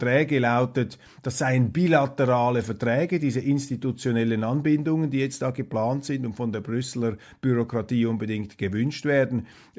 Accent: Switzerland; Das ist eine Diskussion, die aber bei uns in der Schweiz kaum geführt wird.

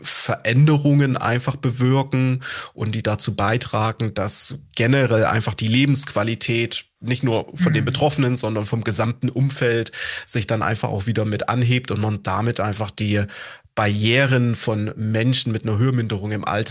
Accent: Chemnitz, Saxony, Germany; Angefangen hat meine Ausbildung damals noch in Chemnitz, was quasi ja meine Heimatstadt soweit mit ist.

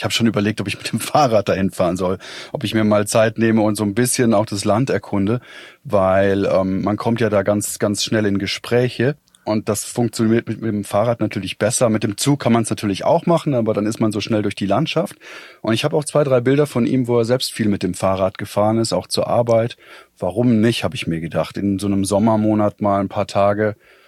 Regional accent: Weinheim, Baden-Württemberg, Germany; hier aus meiner Heimatstadt, aus Weinheim

